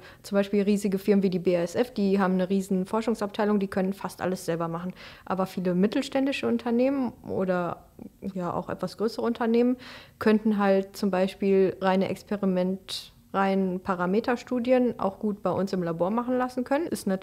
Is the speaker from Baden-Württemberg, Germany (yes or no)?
no; North Rhine-Westphalia, Germany; Nein, ich komme aus dem Ruhrgebiet.